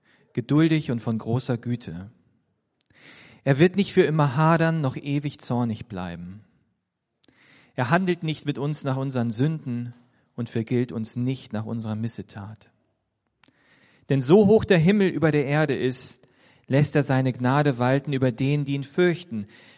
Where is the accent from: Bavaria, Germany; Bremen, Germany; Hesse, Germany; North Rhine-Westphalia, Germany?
Bremen, Germany; Kleiner Fun Fact: Joachim Neander kommt aus Bremen, wo ich herkomme.